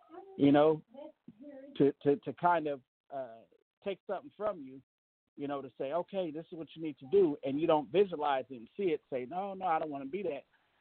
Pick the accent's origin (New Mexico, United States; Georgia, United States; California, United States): California, United States; Richmond; My neighbor came down the hill because I'm from the Bay Area. I'm a Richmond, California kid.